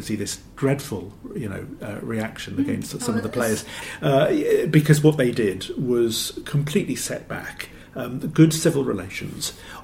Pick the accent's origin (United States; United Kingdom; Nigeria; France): United Kingdom; Wales; I'm Welsh, actually